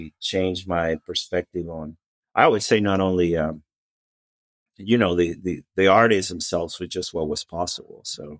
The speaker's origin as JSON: {"language": "English", "country": "Venezuela", "tie": "born or raised there", "said": "I was in South America. I had no access to any sort of weird music growing up in Venezuela."}